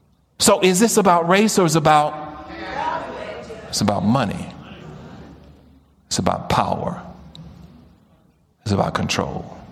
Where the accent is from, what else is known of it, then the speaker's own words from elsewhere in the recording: the South, United States; See, I'm originally from the South and now I'm living in the South.